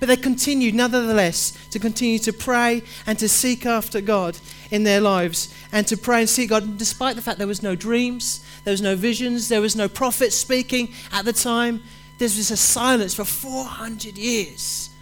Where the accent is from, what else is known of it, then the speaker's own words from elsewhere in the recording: United Kingdom; It's one of the polite things that we do as British people.